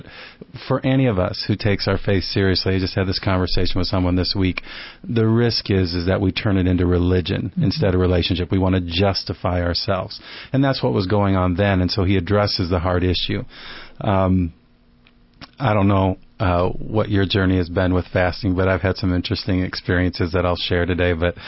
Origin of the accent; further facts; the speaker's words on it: Australia; accent: Australian; Yeah, they love my accent. Down under.